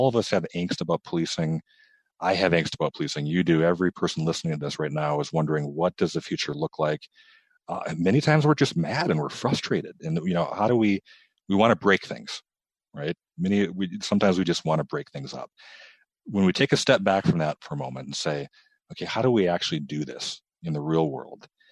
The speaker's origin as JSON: {"language": "English", "town": "Minneapolis", "region": "Minnesota", "country": "United States", "tie": "born or raised there", "said": "I grew up it's in the south side of Minneapolis. It's a relatively working class neighborhood in many ways, with pockets of families experiencing poverty."}